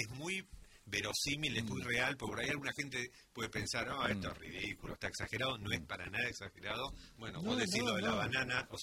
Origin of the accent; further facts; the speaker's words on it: La Plata, Buenos Aires Province, Argentina; born there; que yo nací en La Plata, así que estudié en La Plata arquitectura, así que la conozco